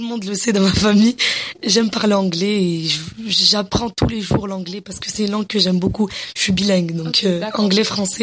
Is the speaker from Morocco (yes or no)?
yes; Morocco; Je suis marocaine et il y a beaucoup de Marocains ici.